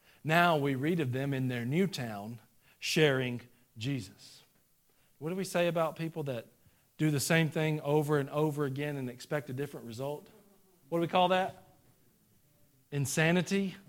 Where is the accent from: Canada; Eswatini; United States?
United States; Georgia; I'm from Georgia. It does never snow in Georgia.